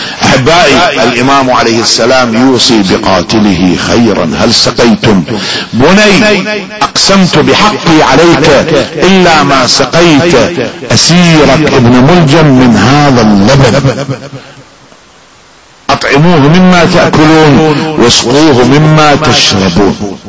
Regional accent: Iraq; مو هالشكل عندنا بالعراق، هالشكل كان او في ايران، ما ادري عندكم كيف

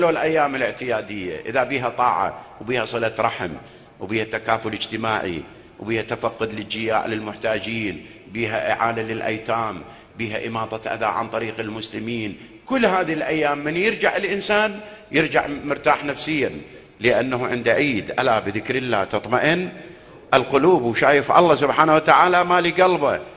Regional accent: Iraq; ترى صارت مودة هسه جديدة عندنا بالعراق

